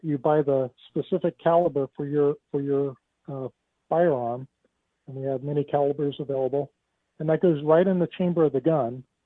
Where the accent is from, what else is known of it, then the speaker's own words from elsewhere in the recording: Florida, United States; also born or lived in California; I was living in California. I grew up in Florida, but I moved out to California, and I'm back in Florida, I should say now, since the taxes and everything, the insanity of California.